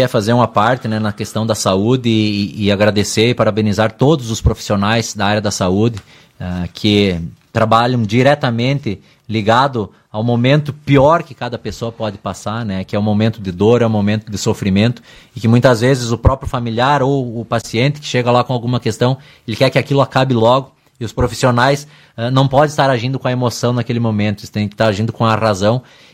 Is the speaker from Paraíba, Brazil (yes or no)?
no; Ibiraiaras, Rio Grande do Sul, Brazil; born there; Eu moro em Ibiraiaras, nasci em Ibiraiaras, tenho uma família e quero crescer com essa família em meu município.